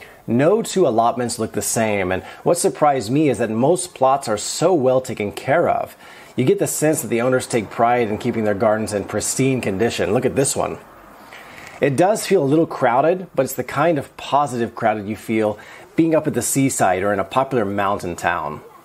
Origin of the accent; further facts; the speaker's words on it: Houston, Texas, United States; Again, I have never come across anything quite like this in my life growing up in Houston, Texas.